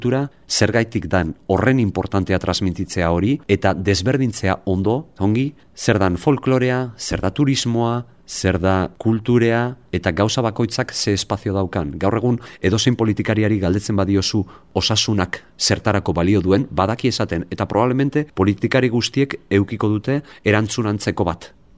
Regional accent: Basque Country, Spain

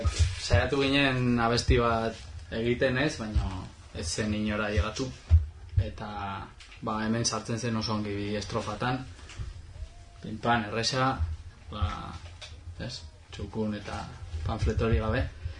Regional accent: Navarre, Spain; Iruñerrikoa gara eta jende guztia bezala

